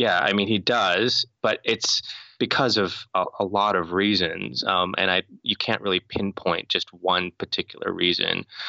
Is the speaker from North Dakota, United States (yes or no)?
yes; North Dakota, United States; I grew up in North Dakota. I was an Asian kid.